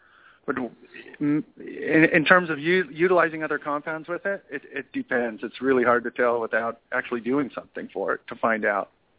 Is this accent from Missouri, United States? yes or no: no; California, United States; He's from down in my hometown down there in Orange County.